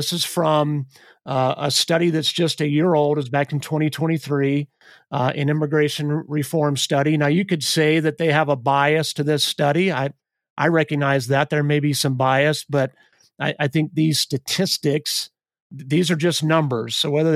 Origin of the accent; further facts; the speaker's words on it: United States; born there; I thank God often that I was born in the United States.